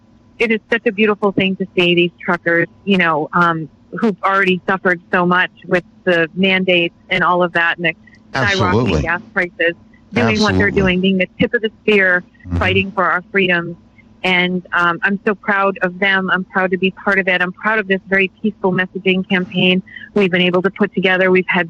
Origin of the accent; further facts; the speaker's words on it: United States; It gives you so much pride in your country, in being American